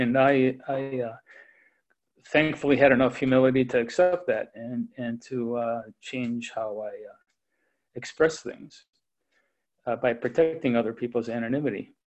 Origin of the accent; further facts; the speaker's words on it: Sterling Heights, Michigan, United States; from Sterling Heights, Michigan.